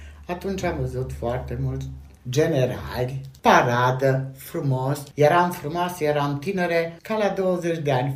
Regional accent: Reșița, Caraș-Severin, Romania; eram din Reșița și cunoșteam toate dealurile din împrejurim și poienițele

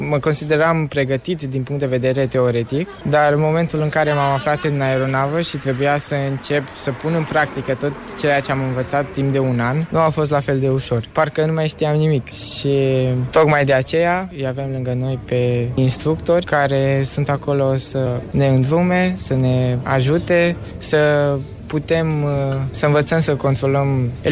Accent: Făget, Timiș County, Romania; deoarece sunt deloc din Timiș, de la Făget, iar acolo este cel mai aproape de casă

